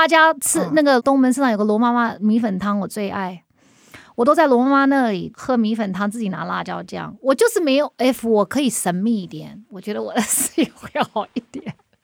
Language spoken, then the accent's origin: Chinese; United States; now in Taiwan; 我当初一个在美国长大的 right， 然后我台湾我根本没有，我没有在台湾长大过，我的家人都在美国，我就跑回来